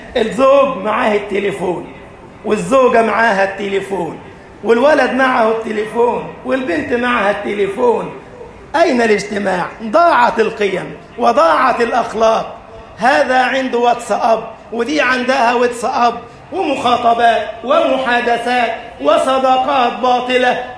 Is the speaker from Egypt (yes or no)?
yes; Egypt; اجعل بلدنا مصر أمنا أمانا